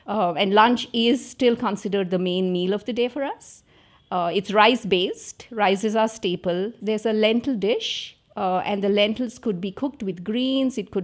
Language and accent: English; Andhra Pradesh, India; I grew up in Andhra Pradesh. My grandmother was from the same state, although we lived in different cities.